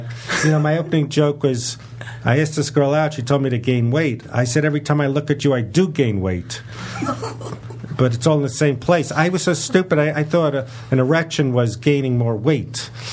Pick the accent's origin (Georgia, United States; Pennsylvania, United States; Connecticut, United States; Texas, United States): Texas, United States; Dallas; I go, hey, I'm not from around here, obviously. I'm from Dallas.